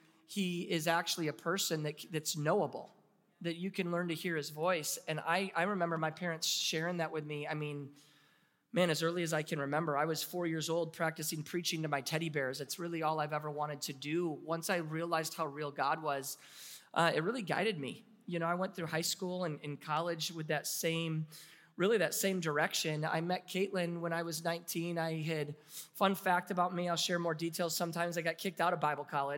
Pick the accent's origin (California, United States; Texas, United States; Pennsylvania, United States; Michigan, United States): Michigan, United States; And so I was from Michigan, I was in Florida, and he said, you can't come home.